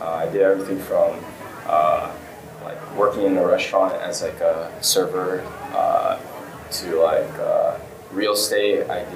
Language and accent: English; West Covina, California, United States; I grew up out in West Covina, in the San Diego Valley area. My parents are immigrants. They came here from Taiwan.